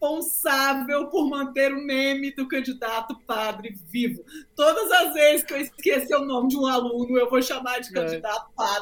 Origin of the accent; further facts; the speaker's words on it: Brasília, Federal District, Brazil; eu sou do DF. Poderia ser do Paraná também, mas sou do DF